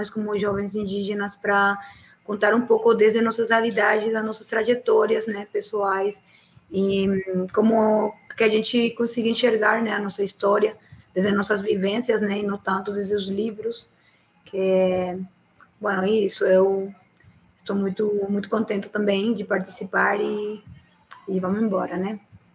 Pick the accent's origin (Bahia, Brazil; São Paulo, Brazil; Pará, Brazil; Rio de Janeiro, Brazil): Pará, Brazil; born there; como a gente chama, no Pará, lá onde eu nasci